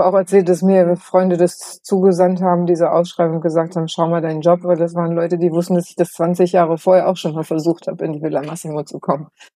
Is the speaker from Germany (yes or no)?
yes; West Germany, Germany; damals lebte ich in Weimar in Thüringen. Ich bin im Westen geboren und aufgewachsen